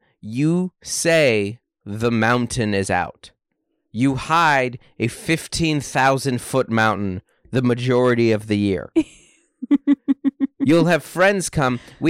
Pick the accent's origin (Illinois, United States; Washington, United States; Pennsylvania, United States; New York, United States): Washington, United States; So anyway, but yes, so growing up in Washington, I went to two pool parties my entire childhood.